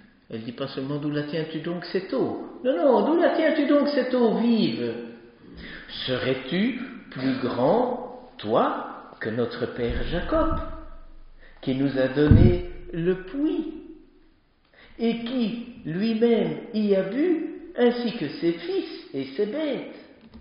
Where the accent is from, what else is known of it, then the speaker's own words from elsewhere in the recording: Spa, Liège, Belgium; moi je viens de la ville de Spa, hein.